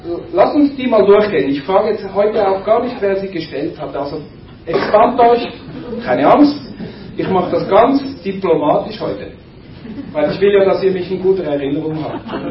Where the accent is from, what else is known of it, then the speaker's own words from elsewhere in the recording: Switzerland; ich komme aus der Schweiz.